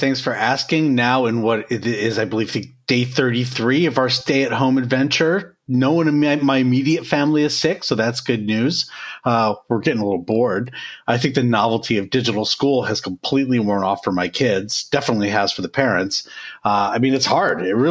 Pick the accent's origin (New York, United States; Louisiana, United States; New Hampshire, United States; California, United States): New York, United States; that includes more than 12,000 here, right here in my hometown of New York.